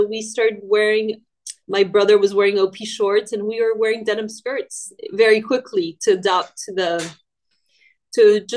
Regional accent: San Diego, California, United States; also born or lived in France; I was born there. But then my father decided to move us to California. So I grew up in San Diego. I mean, actually in inland. So between Del Mar and La Jolla.

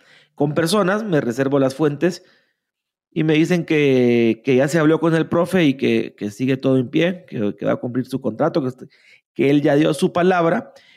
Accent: Guatemala; born there; somos malinches, así nacimos en Guatemala.

